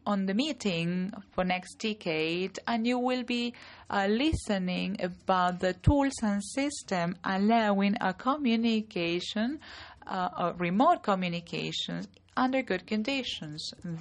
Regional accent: Chile; from Chile.

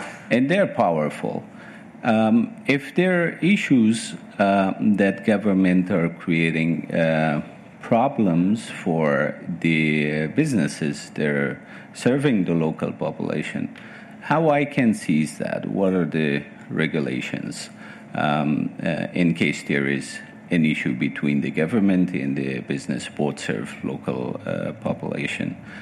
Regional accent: Afghanistan; I'm from Afghanistan.

